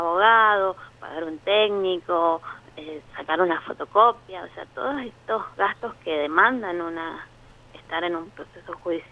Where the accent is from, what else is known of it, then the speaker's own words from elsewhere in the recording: San Juan, Argentina; somos huarpes, que somos sanjuaninos, que vivimos en San Juan